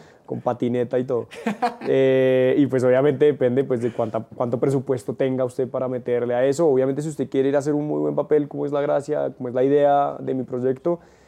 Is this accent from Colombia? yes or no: yes; Colombia; Soy el primer colombiano en haber ganado una categoría de rally oficial en un mundial